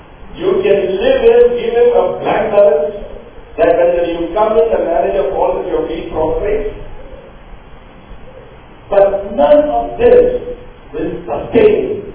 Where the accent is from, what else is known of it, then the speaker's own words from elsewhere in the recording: Dubai, United Arab Emirates; My dad, I grew up in Dubai.